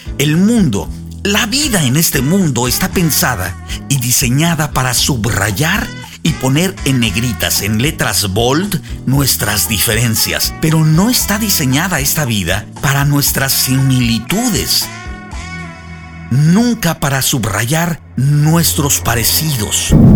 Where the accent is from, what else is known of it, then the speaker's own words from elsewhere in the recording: Mexico; Incluso recuerdo en mi infancia allá en México, en junio de 1975. Lo recuerdo porque yo estaba cumpliendo 10 años en esos días.